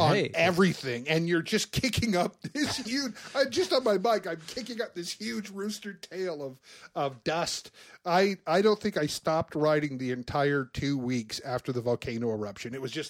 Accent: Portland, Oregon, United States; because I grew up in North Portland, and I had my first bike.

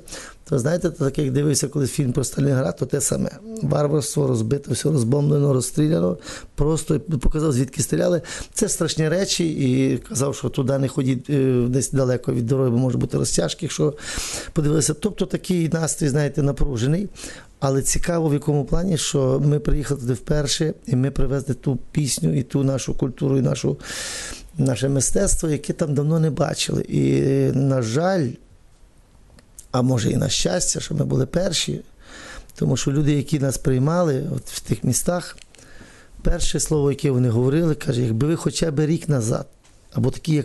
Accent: Galicia, Ukraine; тому що я сам галичанин

